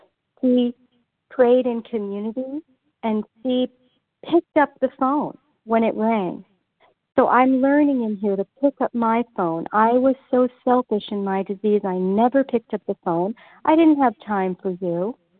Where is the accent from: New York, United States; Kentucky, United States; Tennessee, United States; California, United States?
California, United States; Ventura; I'm from Ventura, California.